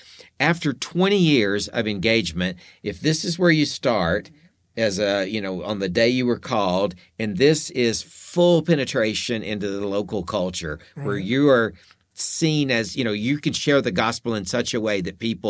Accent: United States; As an American, I can't go to Yemen.

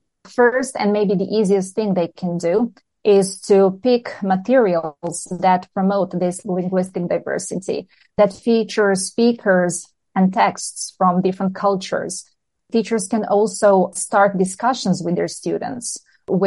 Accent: Serbia; English is a second language; So, for example, I come from Serbia and Serbian T is not the same as English T. So the difference is not that big, but it still exists. And even if I speak English the Serbian way, I will be understood.

